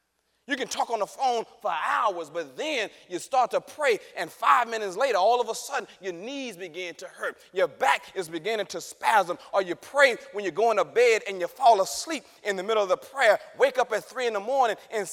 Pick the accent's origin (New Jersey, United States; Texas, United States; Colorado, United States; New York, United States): Texas, United States; Dallas; now in St. Louis, United States; I'm originally from Dallas. We moved to St. Louis in 2006.